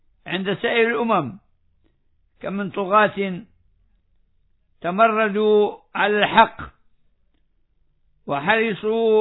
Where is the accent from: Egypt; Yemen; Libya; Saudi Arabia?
Libya; accent: Libyan; والسويق هو ما نسميه في لهجتنا الليبية السويقة